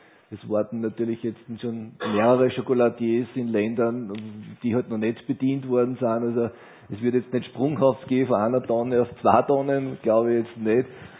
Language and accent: German; Austria; Es ist wie bei uns in Österreich, die was fleißig sind, haben schöne Ernten